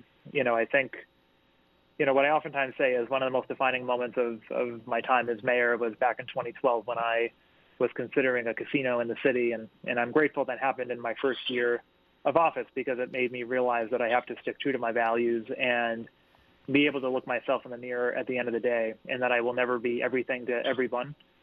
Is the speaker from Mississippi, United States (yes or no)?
no; Holyoke, Massachusetts, United States; I grew up in Holyoke where we had the same people running for office every year.